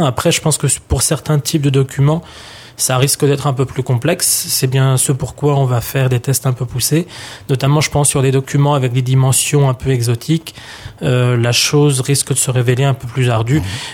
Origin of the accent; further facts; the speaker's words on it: France; ce qui n'est pas forcément le cas chez nous en France